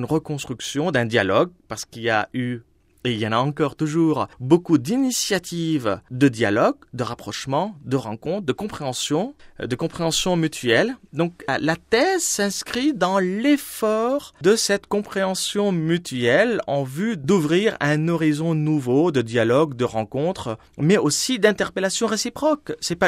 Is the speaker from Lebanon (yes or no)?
yes; Lebanon; now in Lyon, France; ça vient bien sûr de mes origines. Je suis libanais.